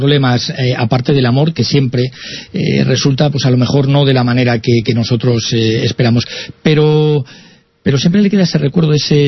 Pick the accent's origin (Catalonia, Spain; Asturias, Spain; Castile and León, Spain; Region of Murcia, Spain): Castile and León, Spain; León; Usted sabe que yo soy de León